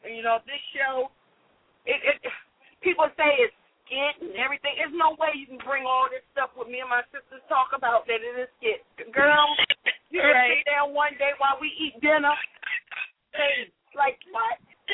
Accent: DMV area, United States; Yes, it is. It continues to be my hometown. I'm sick and tired of people like, you need to leave the DMV area.

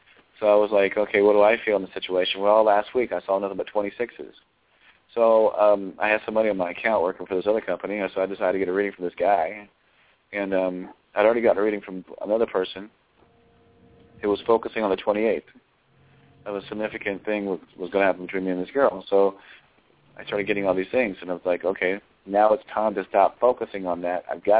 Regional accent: Ohio, United States; about 6 months later, I went back home. I'm from Ohio. So I went home

